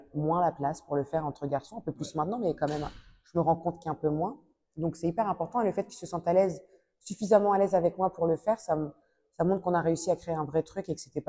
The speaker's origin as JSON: {"language": "French", "country": "France", "said": "Mais pour nous, en France, quand on nous demande d'où tu viens, même si on sait qu'on est en France, on sait qu'on vient d'ailleurs, en fait."}